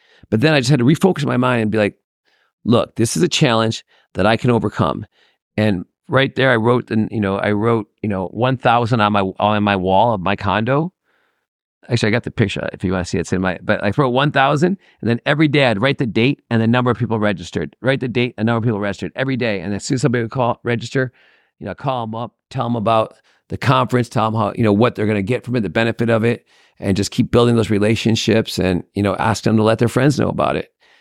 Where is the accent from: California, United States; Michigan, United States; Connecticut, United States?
Michigan, United States; Birmingham; In the suburbs of Detroit, Michigan.